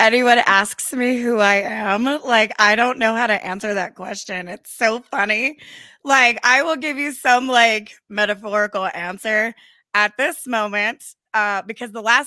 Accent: New Mexico, United States; also born or lived in Aztec / Texas; We came back to Albuquerque from Aztec, and then before Aztec, I was in Texas. So, like, I came back home to New Mexico.

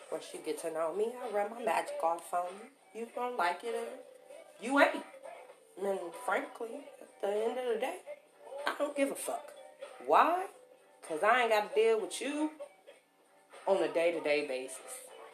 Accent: Toledo, Ohio, United States; I'm from Toledo, born and raised, and what else can I tell y'all about me?

